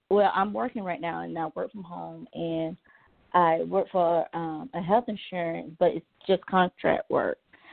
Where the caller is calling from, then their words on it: Georgia, United States; calling from Georgia.